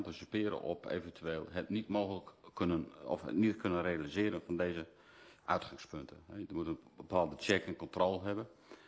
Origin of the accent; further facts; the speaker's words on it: Zuidlaarderveen, Drenthe, Netherlands; Ik wil zeggen, ik kom zelf uit Zuid-Laardeveen. En dat ligt vlak bij de groef.